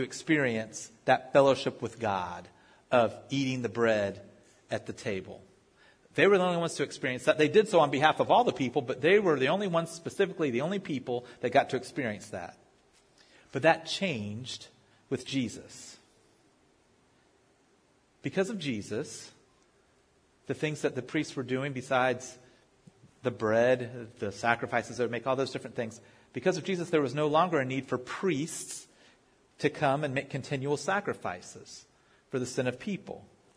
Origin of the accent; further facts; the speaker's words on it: Virginia Beach, Virginia, United States; My family, I grew up in Virginia Beach. All my family is in that area, Norfolk, that area down in Hampton Roads, Tidewater.